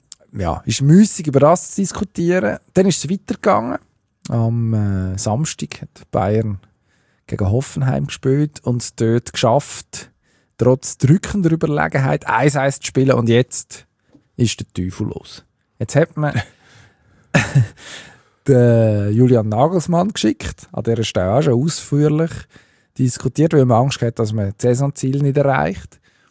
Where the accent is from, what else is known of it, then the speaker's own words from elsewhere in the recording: Switzerland; bei uns in der Schweiz